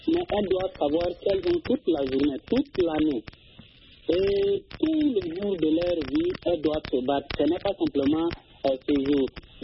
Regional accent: Chad; Je suis originaire du Tchad.

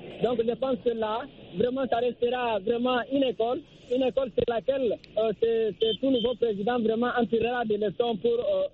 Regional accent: Guinea; Alpha Condé, c'est le président de la Guinée, donc je suis originaire de la Guinée

